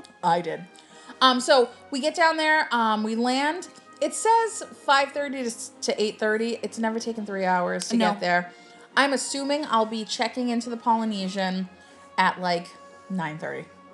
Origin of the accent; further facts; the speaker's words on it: Massachusetts, United States; We are flying JetBlue out of Providence because I don't know if we ever told everyone we're from Cape Cod.